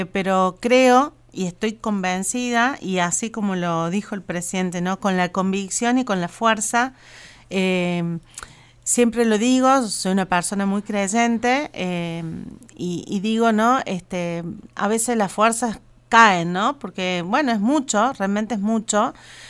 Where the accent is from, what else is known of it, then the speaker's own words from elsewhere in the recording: Córdoba, Argentina; now in Catamarca, Argentina; Yo hace 14 años que vivo en Catamarca, soy cordobesa